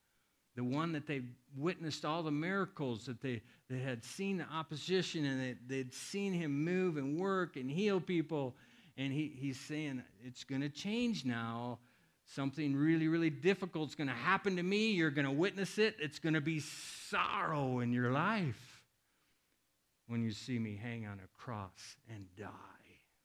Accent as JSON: {"language": "English", "region": "Iowa", "country": "United States", "tie": "born or raised there", "said": "I grew up in Iowa, and as a young boy even, I experienced on my grandpa's farm lots of birds, of baby pigs, and cows"}